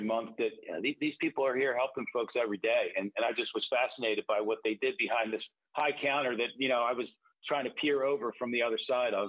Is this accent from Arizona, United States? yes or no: no; Philadelphia, Pennsylvania, United States; Born and raised in Philadelphia, in South Philadelphia to be specific, and I am the oldest of three.